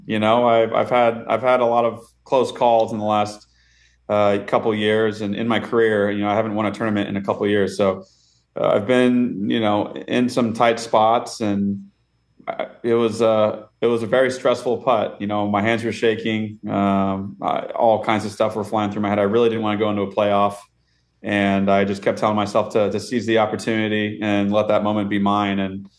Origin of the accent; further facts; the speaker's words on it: West Coast, United States; And, you know, I'm from the West Coast.